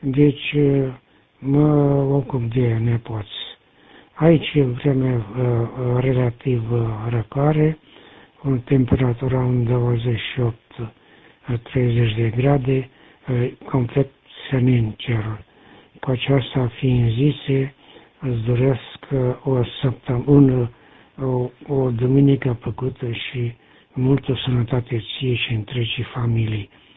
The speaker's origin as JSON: {"language": "Romanian", "town": "Tecuci", "region": "Galați County", "country": "Romania", "tie": "born or raised there", "lives_now": "Bucharest, Romania", "said": "sunt portabil în București, cam de 6 ani. De loc sunt din Tecuci"}